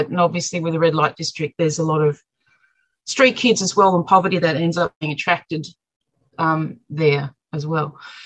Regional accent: St Kilda, Victoria, Australia; I grew up in St Kilda. St Kilda's like our kind of, it's the red light district. It's also traditionally kind of like the holiday area in the city by the beach.

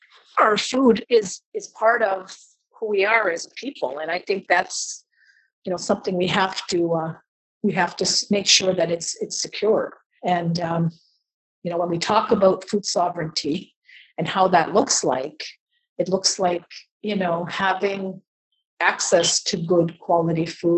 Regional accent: New Brunswick, Canada; now in Fredericton, Canada; I'm from Tobik First Nation, although I live in Fredericton, New Brunswick.

